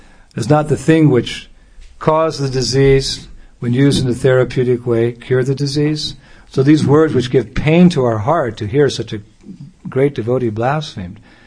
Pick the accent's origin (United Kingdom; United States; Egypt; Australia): United States; California; I used to hunt gold when I was from California, so we have the Sierra Nevada mountains